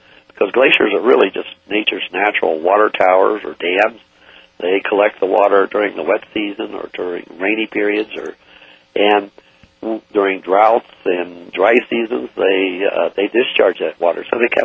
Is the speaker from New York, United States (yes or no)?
no; West Virginia, United States; I grew up in West Virginia and heard all the stories of the canaries the miners used to take down